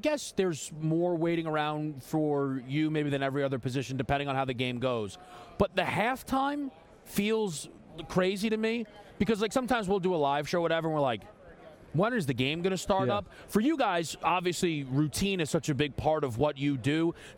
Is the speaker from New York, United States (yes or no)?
yes; New York, United States; You can call it cheese if you want. I'm from New York.